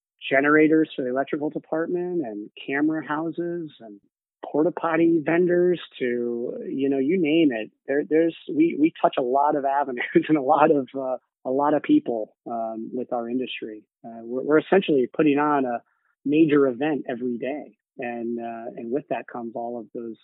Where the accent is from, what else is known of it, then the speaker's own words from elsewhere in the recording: St. Louis, Missouri, United States; moved away as an adult; also born or lived in Cincinnati; You know, I was born in Cincinnati, moved to St. Louis in second grade. That's where I tend to think I grew up through high school there.